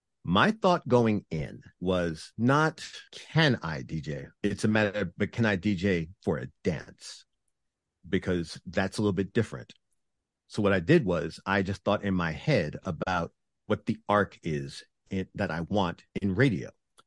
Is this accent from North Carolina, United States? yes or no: no; New York, United States; also born or lived in New Jersey; Growing up in New York and then parts of New Jersey, dance clubs, especially if you're in a black crowd